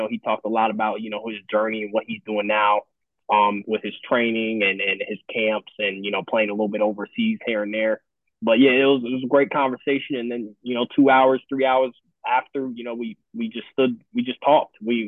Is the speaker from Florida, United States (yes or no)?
yes; Daytona Beach, Florida, United States; If you don't know, I'm from Daytona Beach, Florida. He's from the land. We went to the same high school.